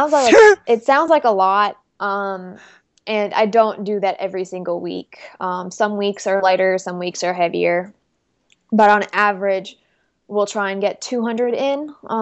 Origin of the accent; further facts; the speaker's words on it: Massachusetts, United States; My home state is Massachusetts.